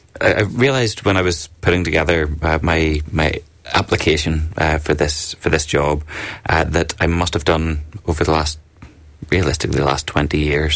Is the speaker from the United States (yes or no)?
no; Belfast, Northern Ireland, United Kingdom; I'm from Belfast. I grew up just outside Belfast and have kind of lived and worked there for most of my life.